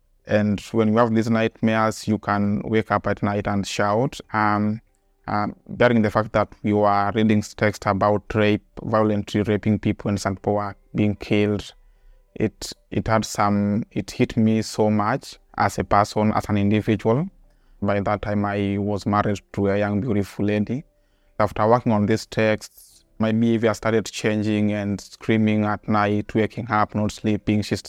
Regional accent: Nairobi, Kenya; I'm a Kenyan. I live here in Nairobi.

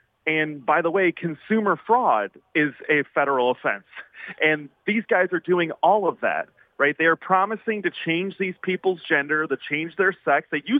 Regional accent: Illinois, United States; I'm from Illinois, and I know what happens.

